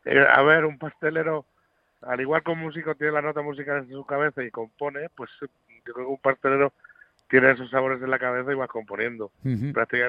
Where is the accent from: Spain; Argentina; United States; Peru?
Spain; Pantoja, Castilla-La Mancha; No, en Toledo.